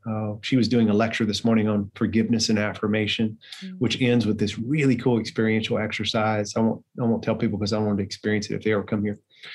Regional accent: Tennessee, United States; I grew up here in Tennessee in a little small town, and we always did what they call meat in three.

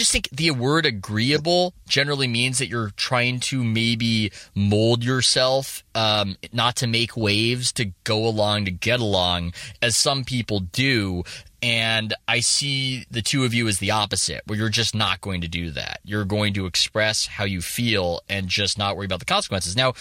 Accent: San Diego, California, United States; I've never gone skiing in my life because I'm from San Diego.

